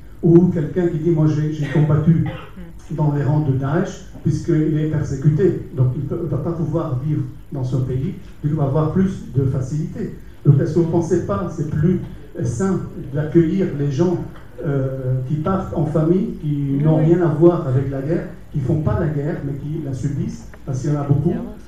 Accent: Lebanon; accent: Lebanese; d'après mon accent, vous avez reconnu, je suis libanais

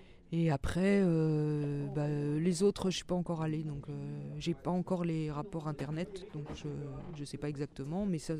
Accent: Paris, Île-de-France, France; moved away as an adult; Je suis parisienne d'origine. J'ai quitté Paris en 88.

